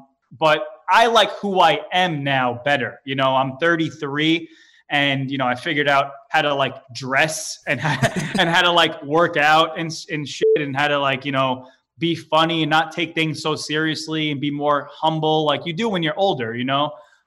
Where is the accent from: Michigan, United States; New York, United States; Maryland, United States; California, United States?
New York, United States; Staten Island; Yeah, I have 2 sisters, you know, grew up here, very, not with a lot of money, just little old Staten Island, that's it.